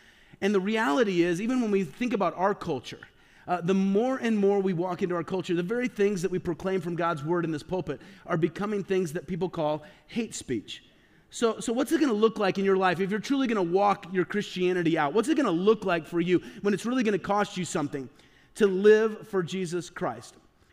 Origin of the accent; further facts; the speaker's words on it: Peoria, Illinois, United States; I'm from Peoria, Illinois. That's where I'm from originally.